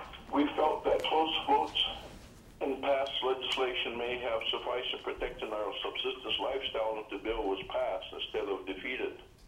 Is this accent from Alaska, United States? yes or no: yes; Nome, Alaska, United States; Hello, I'm from Nome, Alaska, and I've been raised in Boise. I was raised in Nome.